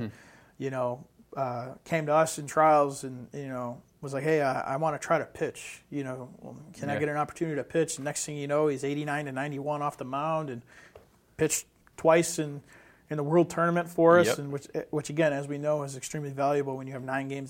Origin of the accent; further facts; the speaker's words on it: Northeast, United States; And he's another kid, you know, a Northeastern kid, and you know, I'm from the Northeast, so I take a liking to him.